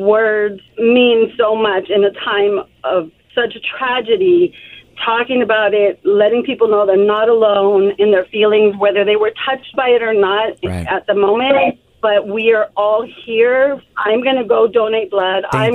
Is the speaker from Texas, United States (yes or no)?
no; Thousand Oaks, California, United States; now in Moorpark, United States; I grew up in Thousand Oaks. I live in Moore Park.